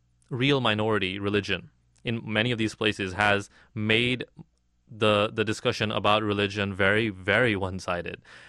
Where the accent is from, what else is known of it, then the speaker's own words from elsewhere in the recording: United States; if we're talking about France, as an American, I don't agree with the kind of secular mandate that the French state imposes on everyone